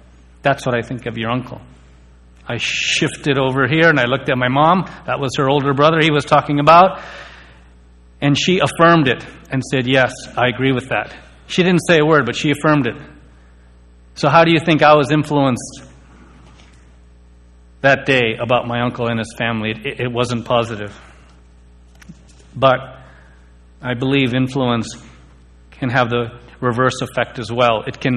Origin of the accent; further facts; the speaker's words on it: Canada; also born or lived in New Delhi, India; born in New Delhi, India. And my family is from a Hindu background. And when I was about a year old, it was my mom and dad and my older brother. We moved to Canada. And that's where we settled.